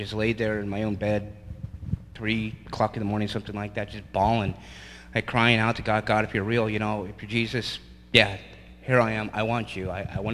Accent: Dallas, Pennsylvania, United States; As you said … from Dallas, Pennsylvania. Just don't hold the Cowboys against me. Just next year. Near Scranton.

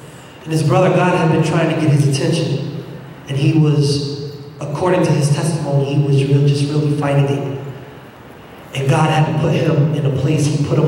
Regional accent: New York, United States; I was from New York, I was a little bigger at the time, and I was the muscle

